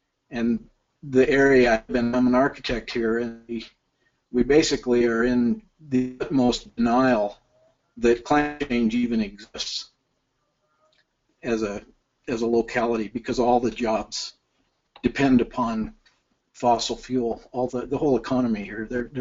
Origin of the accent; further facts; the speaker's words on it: Farmington, New Mexico, United States; I'm from Farmington, New Mexico. That's otherwise currently known as the methane hotspot of the Four Corners.